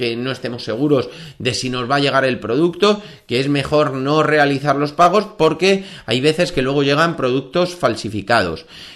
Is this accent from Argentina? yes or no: no; Spain; cómo somos los españoles, cuánto nos gastamos de media